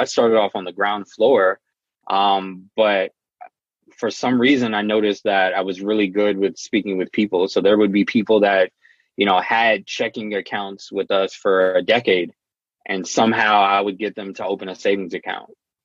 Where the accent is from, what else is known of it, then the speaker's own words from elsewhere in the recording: New Jersey, United States; also born or lived in Richmond, Virginia; I'm from New Jersey, originally born in Richmond, Virginia.